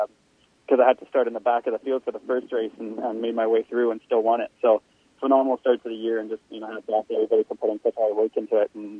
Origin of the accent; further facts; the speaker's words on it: Canada; it's cool to be able to race in my home country and have a lot of that local support.